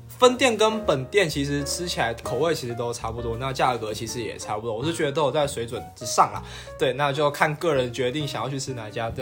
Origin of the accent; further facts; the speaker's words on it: southern Taiwan, Taiwan; 因为其实我们是南部人，所以它有点偏甜